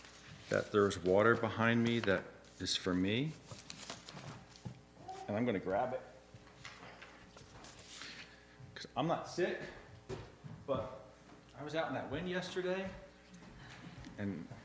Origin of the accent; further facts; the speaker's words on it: Toledo, Ohio, United States; born there; So I was born in Toledo, Ohio, which is not Lancaster County.